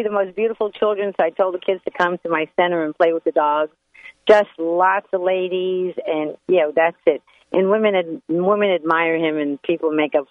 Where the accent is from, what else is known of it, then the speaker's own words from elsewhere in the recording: New York, United States; Of course, I'm a New Yorker, so I'm prejudiced.